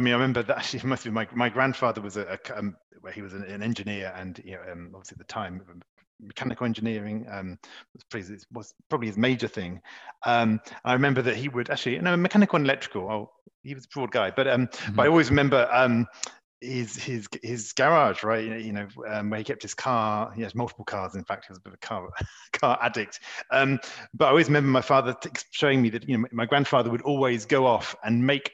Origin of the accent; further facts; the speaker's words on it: United Kingdom; now in Paris, France; So I'm a Brit, as you can probably tell, although I now live in Paris, just outside Paris in France.